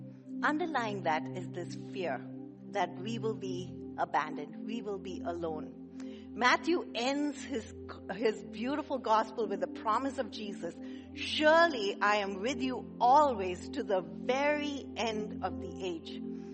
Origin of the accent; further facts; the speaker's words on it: India; the church that we grew up in India